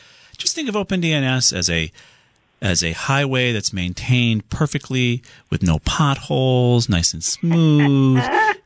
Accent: Southington, Connecticut, United States; Let's move on to Larry in my hometown of Southington.

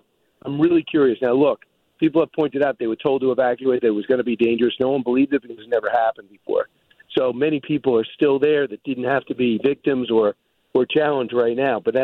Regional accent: Maine, United States; born there; But, well, I was born in Maine. I used to ride a bike with my friends.

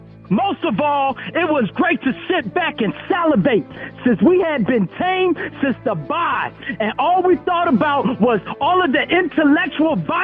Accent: Philadelphia, Pennsylvania, United States; from North Philly, Hunter Park

